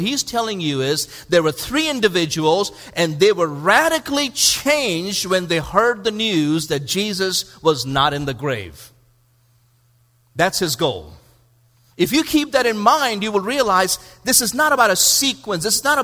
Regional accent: India; I grew up in India

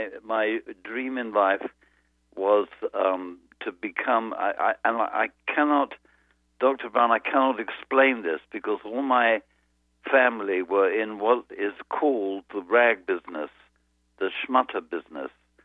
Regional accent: London, United Kingdom; born there; I was born in London, England.

